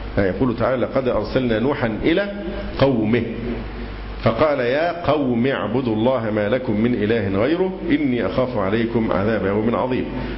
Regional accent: Egypt; ان انا مصري واخاطب الناس في مصر

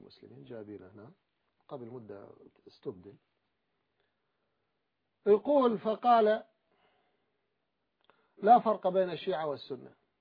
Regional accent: Iraq; أنا ابن العراق. أنا ابن هذه الظروف. أنا ابن هذه المعاناة. أنا خرجت من منطقة شيعية سنية وعرفت ما هو التشيع ومن هم السنة.

